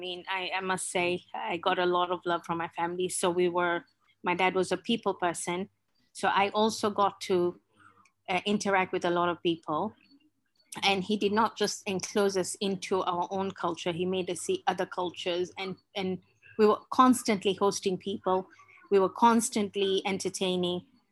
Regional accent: Mombasa, Mombasa County, Kenya; I'm from the coastline of Kenya, which is Mombasa. Our capital is Nairobi, but I'm from Mombasa, where all the beaches, we have everything here.

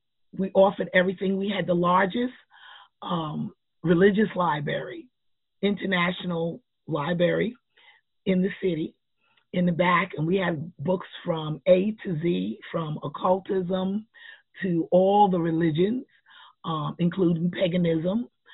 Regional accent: New York, United States; now in Atlanta, United States; And so I'm from New York, and when after my son died, I had really, really learned how to work with the elements of life.

